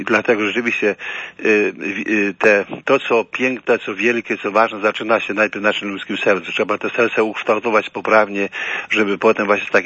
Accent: Subcarpathian Voivodeship, Poland; archidiecezję, z której właśnie pochodzę, z Podkarpacia, archidiecezja Przemyska

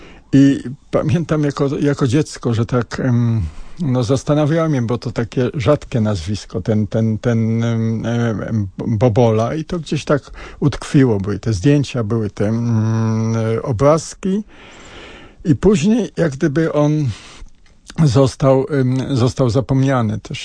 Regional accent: Czechowice-Dziedzice, Silesian Voivodeship, Poland; born there; urodziliśmy się w Dziedzicach, dzisiaj Czechowicach-Dziedzicach.

